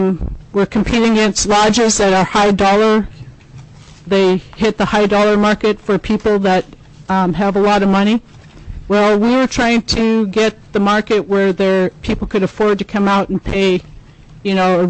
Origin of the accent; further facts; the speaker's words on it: Iliamna, Alaska, United States; I was born and raised in Iliamna, Alaska, which is 15 miles away from the proposed mine.